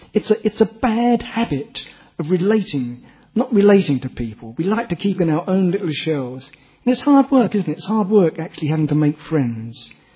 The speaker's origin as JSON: {"language": "English", "region": "England", "country": "United Kingdom", "said": "You can only appreciate as an English person."}